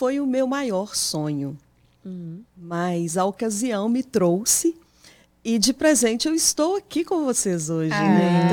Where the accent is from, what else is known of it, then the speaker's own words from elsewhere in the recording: Timóteo, Minas Gerais, Brazil; now in United States; Eu sou de Timóteo, Minas Gerais.